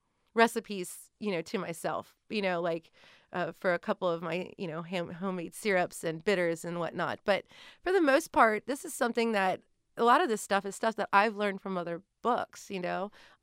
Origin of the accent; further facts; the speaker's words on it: Cincinnati, Ohio, United States; But yeah, I moved back to the city, which is my hometown. Cincinnati is my hometown.